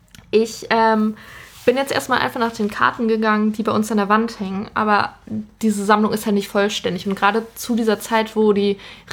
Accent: North Rhine-Westphalia, Germany; ich komme aus dem Ruhrgebiet

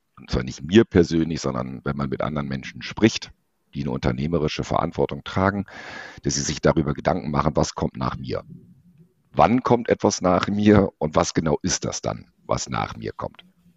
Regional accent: Düsseldorf, North Rhine-Westphalia, Germany; also born or lived in Munich / Berlin; Geboren in München, groß geworden am Ortsrand von Düsseldorf, habe mein Herz an diese Stadt verloren und bin nach Wanderjahren, nach Bundeswehr, Studium in Berlin und in Berufsjahren in München auch wieder hier angelandet. Heute mit Familie am Ortsrand Düsseldorfs

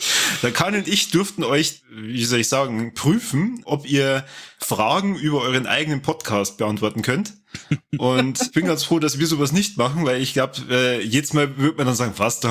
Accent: Bavaria, Germany; accent: Bavarian; wir halten uns heute nicht zurück mit unserem bayerischen Dialekt, sondern wir labern ganz normal drauf

